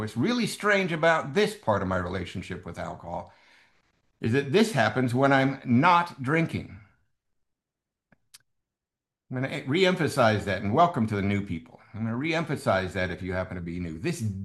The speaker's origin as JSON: {"language": "English", "town": "Covina", "region": "California", "country": "United States", "said": "I'm from Covina, California. If you don't know where Covina is, if you are downtown Los Angeles at midnight and you point your car directly east, and it's midnight, it takes about 18 minutes to get to Covina."}